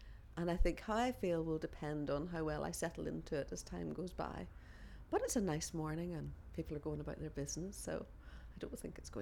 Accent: Northern Ireland, United Kingdom; My age is 59 and I'm from Northern Ireland.

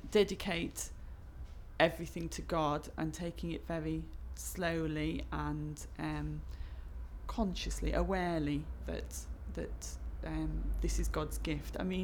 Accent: East Midlands, United Kingdom; I'm 46 years old and I'm from Lincolnshire.

